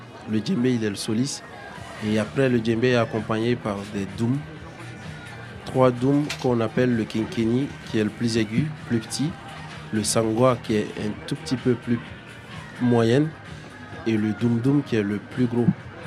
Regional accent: Burkina Faso; Moi je viens du Burkina Faso. Je viens d'une famille de griots. Je suis né griot

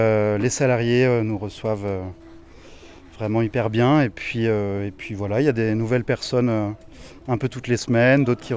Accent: Grenoble, Auvergne-Rhône-Alpes, France; moved away; Voilà, je viens de Grenoble, je me suis installé il n'y a pas longtemps en Bretagne

